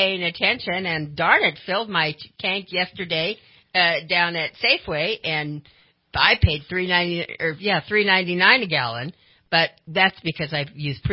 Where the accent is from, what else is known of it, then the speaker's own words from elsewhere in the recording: Twin Falls, Idaho, United States; born there; I was born in Twin Falls, Idaho, and it was a mile and a half from where I lived to where the school, the Catholic school that I went